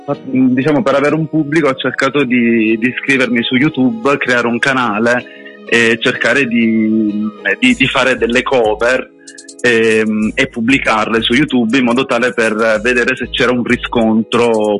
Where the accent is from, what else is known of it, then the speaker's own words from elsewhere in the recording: Sicily, Italy; now in Turin, Italy; Sì, io sono siciliano, ma in questo momento vivo a Torino.